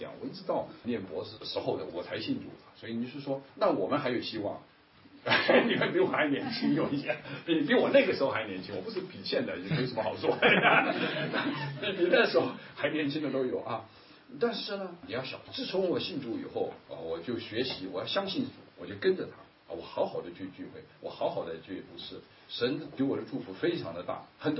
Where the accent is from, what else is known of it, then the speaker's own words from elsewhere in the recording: China; 我们中国人都懂啊